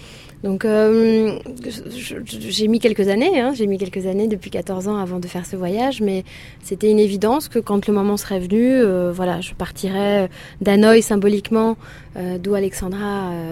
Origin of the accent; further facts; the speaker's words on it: Paris, Île-de-France, France; born there; Comme je suis d'origine bretonne, mes parents sont bretons et j'ai un peu du granit. Même si je suis née à Paris, je me sens très bretonne de sang et de souche.